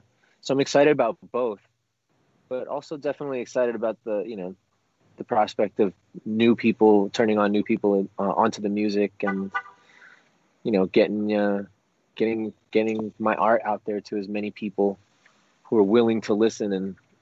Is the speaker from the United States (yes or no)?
no; Philippines; I'm Filipino